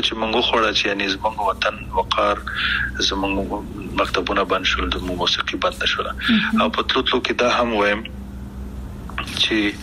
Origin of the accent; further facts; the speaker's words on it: Afghanistan; مونږ کوم افغانان یو چې خپل خپې وو کنه مونږ کوم پښتانه او پتیالی او نومیالی یو